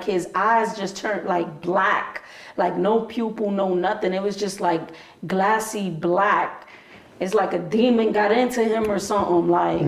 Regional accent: United States; born there; I was born in 88. Crackhead, you know, my dad was the drug dealer, my mom was the custody. I was born in the Heights, so especially, you know, over there, definitely in the 80s was, yeah

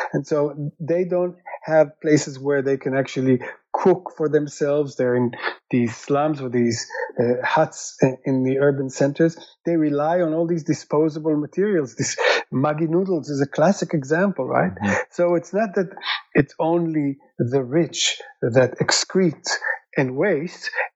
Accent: Israel; I'm originally from Israel

